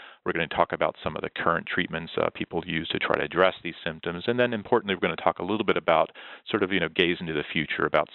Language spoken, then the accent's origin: English; Texas, United States; He's actually from my home state of Texas